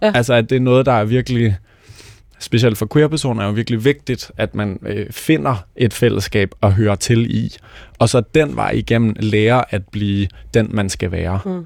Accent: Region of Southern Denmark, Denmark; jeg er vokset op på Fyn

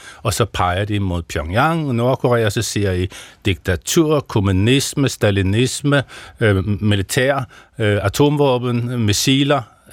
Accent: Norway; fordi jeg er nordmand, så har jeg det der lidt besværlige navn.

